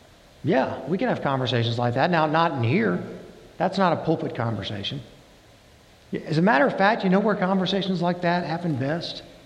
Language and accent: English; the South, United States; Now, I grew up in the South, and where I came from, there was a word for something like that.